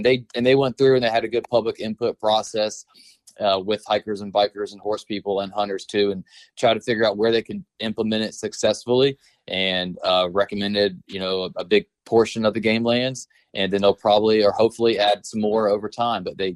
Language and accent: English; the Carolinas, United States; growing up in the Carolinas, you know, neither state offered Sunday hunting.